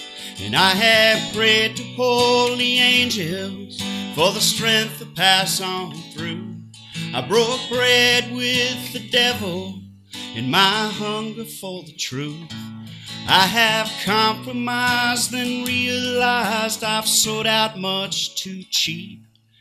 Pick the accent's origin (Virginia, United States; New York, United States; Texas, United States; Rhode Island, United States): Texas, United States; born there; Well, I was born in South Central Texas, in a town down along that coastal bend